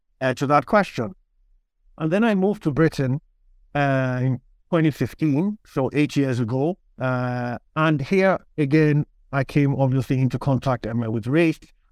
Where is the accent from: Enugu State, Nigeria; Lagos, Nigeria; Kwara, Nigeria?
Lagos, Nigeria; So I grew up in Nigeria. I was born to a Nigerian father and a Polish mother. So I lived in Lagos for the first 17 years of my life. I went to primary and secondary school in Nigeria.